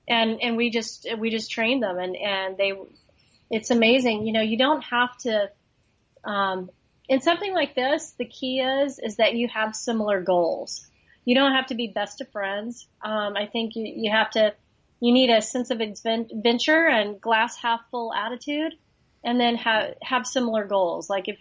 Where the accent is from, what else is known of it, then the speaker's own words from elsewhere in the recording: Crested Butte, Colorado, United States; now in California, United States; You know, I moved to California from Colorado, from Crested Butte, Colorado, which is where my home is, and really special place.